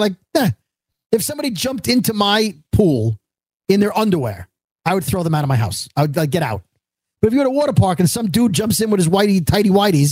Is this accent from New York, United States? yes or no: yes; Brooklyn, New York, United States; because we grew up in Brooklyn, above ground pools were not.